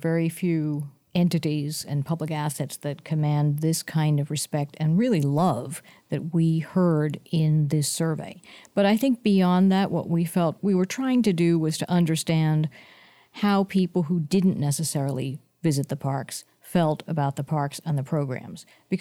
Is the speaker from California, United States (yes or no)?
yes; San Mateo, California, United States; You know, I have to say that I grew up in San Mateo, California